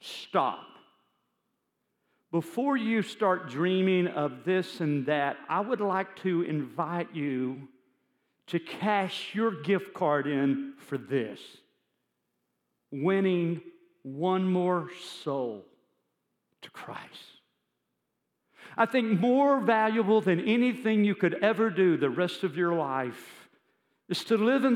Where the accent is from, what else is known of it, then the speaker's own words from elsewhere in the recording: United States; I am so glad I'm an American.